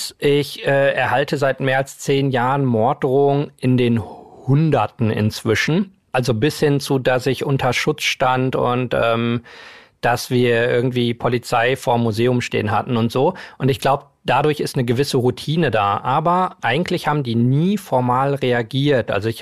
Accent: Berlin, Germany; als Berliner

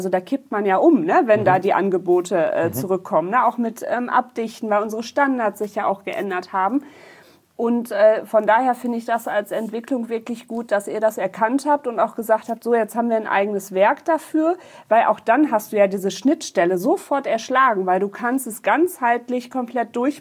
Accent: North Rhine-Westphalia, Germany; Ihr wisst ja, ich komme aus dem Sauerland, das heißt, wir haben sehr viele Hügel und wir haben sehr viele Grundstücke mit Hanglagen.

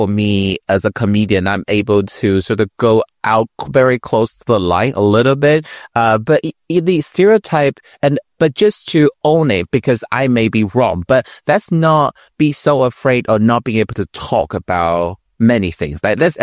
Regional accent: Taiwan; English is a second language; moved away as an adult; Before I move out of my home country, Taiwan, there are occasionally

